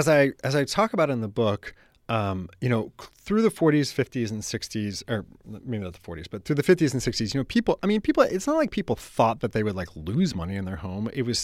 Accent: San Francisco, California, United States; I grew up in San Francisco in a Victorian house in Noe Valley.

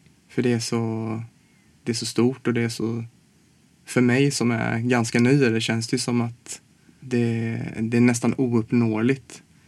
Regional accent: Småland, Sweden; Ja, jag kommer från Småland

